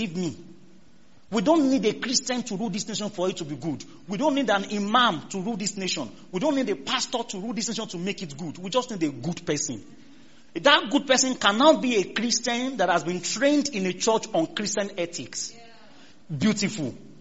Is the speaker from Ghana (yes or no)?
yes; Ghana; I'm a Ghanaian